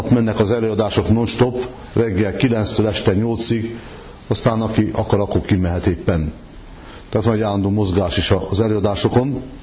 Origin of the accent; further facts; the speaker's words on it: Szekszárd, Tolna, Hungary; born there; hogy ha bemutatkozom, Szekszárdon születtem, tovább nem áll a rigmus